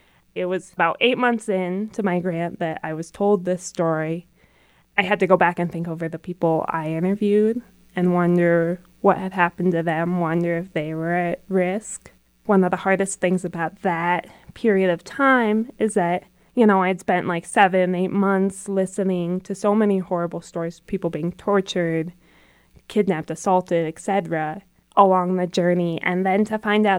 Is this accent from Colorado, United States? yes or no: yes; Colorado, United States; You know, growing up in the Roaring Fork Valley, obviously immigration is a really important issue here.